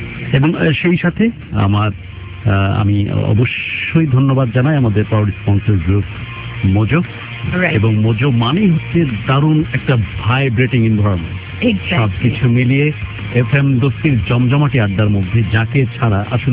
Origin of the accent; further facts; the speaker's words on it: Bangladesh; Straight ওয়েতে আমি বলতে পারি যে আমি বাংলাদেশি, বাংলাদেশ এইরকম একটি দেশ।